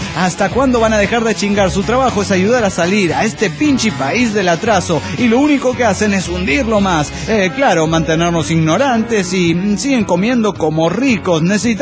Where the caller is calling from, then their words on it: Córdoba, Argentina; de Córdoba, Argentina.